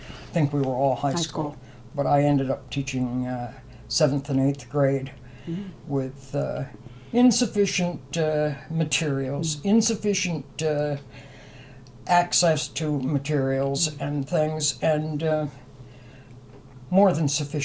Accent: Pennsylvania, United States; also born or lived in Cleveland; now in Alaska, United States; was adopted by people from southeastern Pennsylvania.

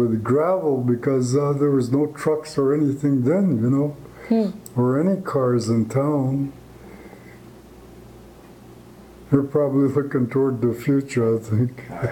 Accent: Klawak, Alaska, United States; born there; But they brought me here when I was born, and this is where I was born, in Klawak.

